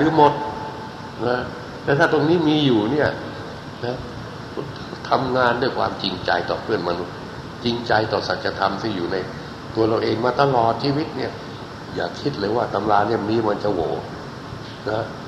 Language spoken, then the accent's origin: Thai; Bangkok, Thailand; born there; ผมเกิดในกรุงเทพแต่ข้างในผมบอกว่าเกิดในชนบท